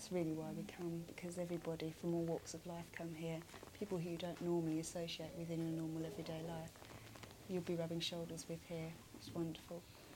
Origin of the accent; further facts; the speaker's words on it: Canterbury, South East England, United Kingdom; I'm from Canterbury in Kent.